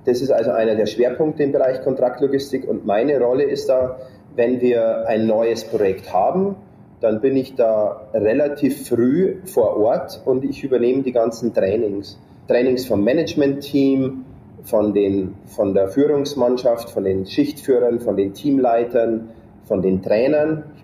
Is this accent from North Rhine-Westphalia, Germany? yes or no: no; Bavaria, Germany; Ich bin aufgewachsen in einem kleinen Dorf im Bayerischen Wald mit insgesamt 25 Einwohnern.